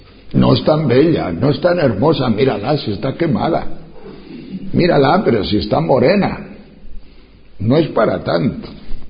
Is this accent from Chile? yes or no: no; Tejerina, Castile and León, Spain; Cuando yo era pequeño, en las montañas de León, allá cerca de Riaño, es un pueblo, mi pueblo se llama Tejerina, pueblito